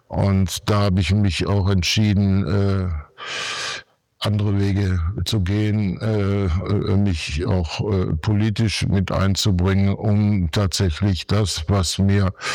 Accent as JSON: {"language": "German", "town": "Bottrop", "region": "North Rhine-Westphalia", "country": "Germany", "moved": "as an adult", "lives_now": "Solingen, Germany", "said": "Tatsache ist, dass ich aus dem Ruhrgebiet komme, aus Bottrop, werde in ein paar Tagen 74 Jahre alt und bin hier nach Solingen gekommen, weil damals meine Eltern hierher gezogen sind, hatte keinerlei Beziehung zu Solingen."}